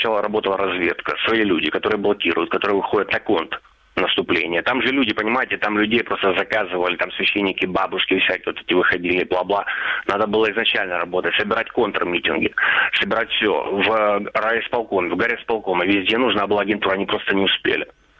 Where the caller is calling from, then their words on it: Mariupol, Donetsk Oblast, Ukraine; Здравствуйте … Мариуполь.